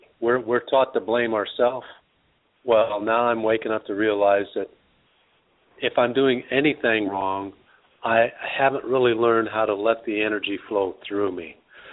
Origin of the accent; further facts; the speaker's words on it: Austin, Texas, United States; from Austin, Texas.